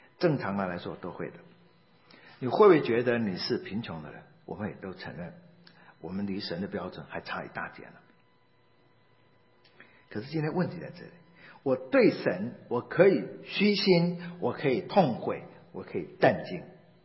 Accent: China; 这对我们中国人啊，这句话很唐突而且很冒犯的

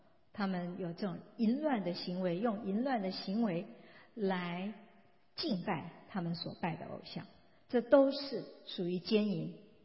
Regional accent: China; 还有我们中国人譬如说招亡魂、占卜、算命、风水、紫微斗数

